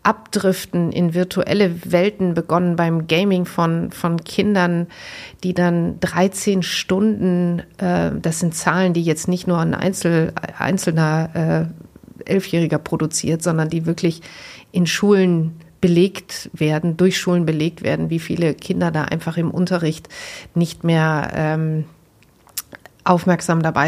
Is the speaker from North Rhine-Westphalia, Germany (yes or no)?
yes; North Rhine-Westphalia, Germany; Ich komme aus Westfalen